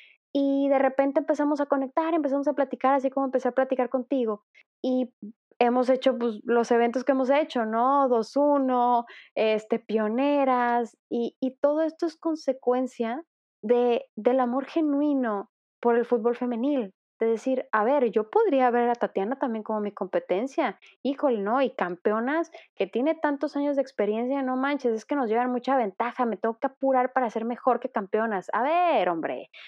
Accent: Mexico; me hubiera encantado haberme formado en mi país, o sea, me hubiera encantado

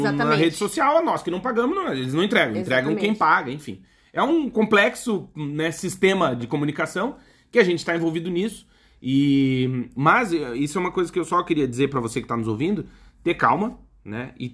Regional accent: Alegrete, Rio Grande do Sul, Brazil; born there; Eu nasci lá no Alegrete, lá nos fundos, morei no Brasil a vida inteira, não sou um cara de família rica.

